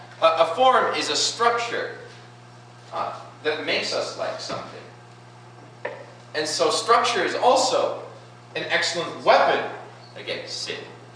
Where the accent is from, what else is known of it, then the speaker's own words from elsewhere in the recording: United States; I'm an American. I let off $200 of fireworks on July 4th.